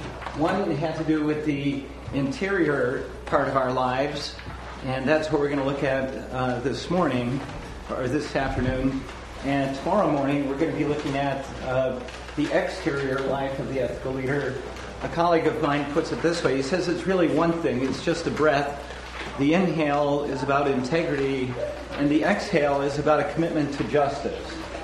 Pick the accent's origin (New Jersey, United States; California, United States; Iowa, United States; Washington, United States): Washington, United States; Seattle; I'm from Seattle, Washington.